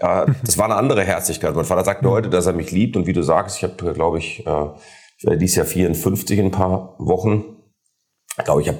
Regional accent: Essen, North Rhine-Westphalia, Germany; Ich bin halt ein Essener Junge. Ich bin in Essen geboren, aufgewachsen, später auf Schalke.

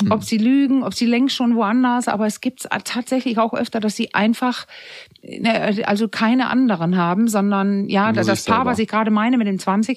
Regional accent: Denmark; Weil ich bin ja Dänin und bin in der Zeit groß geworden, wo man, also HIV und sowas, AIDS kam gerade erst auf.

